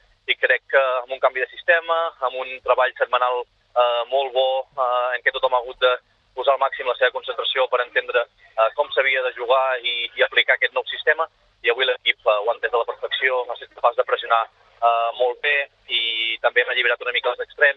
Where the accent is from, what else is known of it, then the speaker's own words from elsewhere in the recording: Catalonia, Spain; som molt de Catalunya